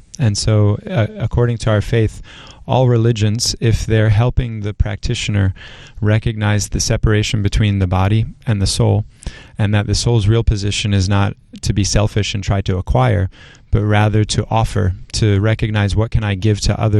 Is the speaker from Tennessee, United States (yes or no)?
no; North Carolina, United States; now in Detroit, United States; I kind of ran away from home. I grew up in North Carolina.